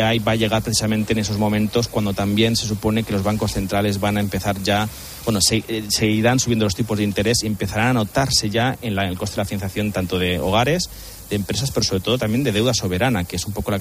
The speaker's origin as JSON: {"language": "Spanish", "town": "Mallorca", "region": "Balearic Islands", "country": "Spain", "said": "Yo de Mallorca."}